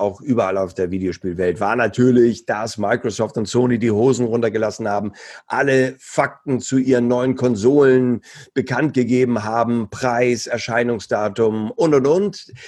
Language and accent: German; Hamburg, Germany; so als Hamburger